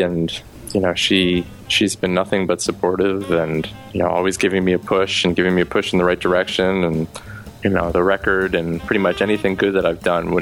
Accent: Philadelphia, Pennsylvania, United States; I mean, you know, I grew up in Philadelphia and, you know, single mom

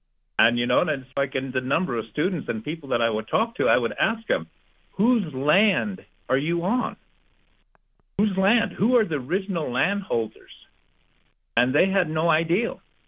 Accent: Standing Rock Reservation, South Dakota, United States; now in Ohio, United States; I grew up on the Standing Rock Reservation in South Dakota, and South Dakota is one of the most racist states in this country.

